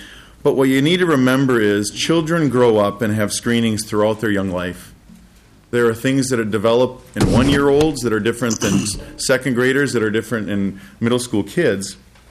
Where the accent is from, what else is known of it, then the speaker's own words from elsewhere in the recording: Minnesota, United States; I grew up in Minnesota and am very proud of the training I received here.